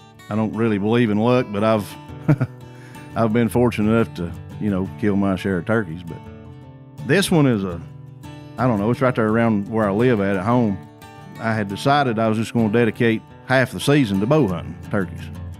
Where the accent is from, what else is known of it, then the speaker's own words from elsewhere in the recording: Greeneville, Tennessee, United States; I'm from Greenville, Tennessee.